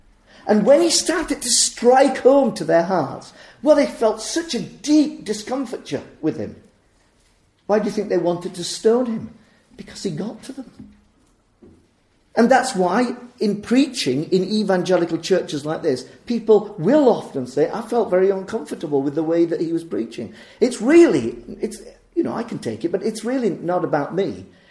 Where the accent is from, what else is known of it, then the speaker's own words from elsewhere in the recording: England, United Kingdom; I come from England. I was born in England, for goodness sake.